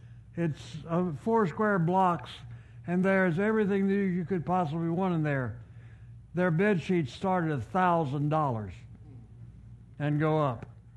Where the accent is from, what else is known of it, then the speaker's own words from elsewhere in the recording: United States; Yes, I'm from America.